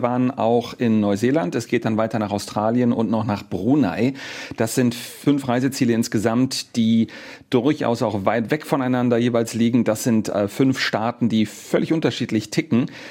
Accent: Germany; Und ich sagte, ich bin Deutscher.

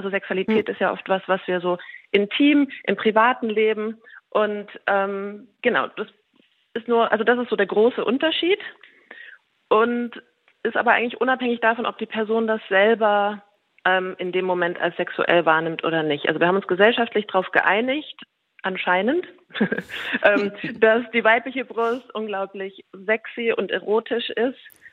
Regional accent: East Germany, Germany; Also ich bin im Osten aufgewachsen oder zumindest einen kurzen Teil.

